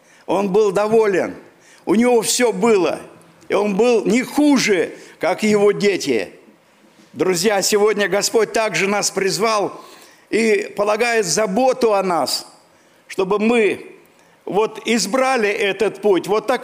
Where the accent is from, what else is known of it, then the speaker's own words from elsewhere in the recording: Siberia, Russia; Я говорю, я с Сибири.